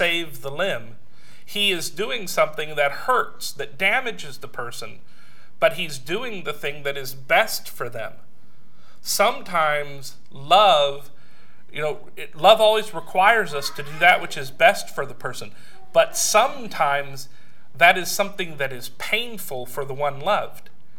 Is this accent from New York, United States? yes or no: no; Los Angeles, California, United States; I said, Heidi, I grew up in Los Angeles, California.